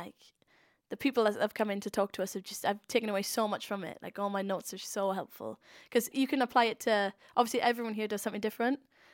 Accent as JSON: {"language": "English", "town": "Swansea", "region": "Wales", "country": "United Kingdom", "said": "Like, oh, I'm from Swansea. Like, I can't be like the next Sidemen, you know?"}